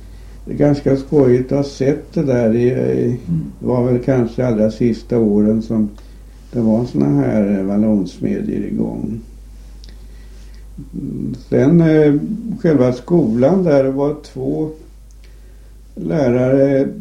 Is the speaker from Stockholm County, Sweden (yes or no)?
yes; Västerhaninge, Stockholm County, Sweden; om jag hade mönstrat hemma i Västerhaninge.